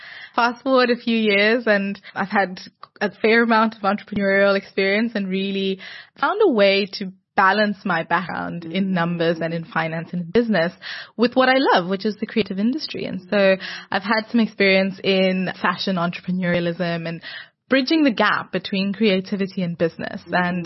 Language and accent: English; Zimbabwe; I'm Zimbabwean. Oh, Zimbabwe. I'm born and bred in Zimbabwe. Yes. Proud Zimbabwean.